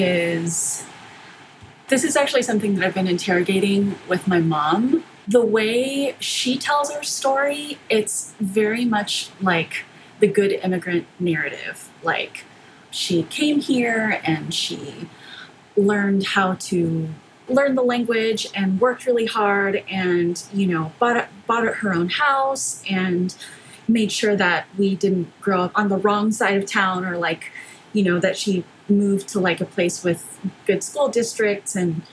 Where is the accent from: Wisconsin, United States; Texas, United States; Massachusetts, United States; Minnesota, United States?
Texas, United States; McAllen; born there; So my story is, I was born in McAllen, Texas.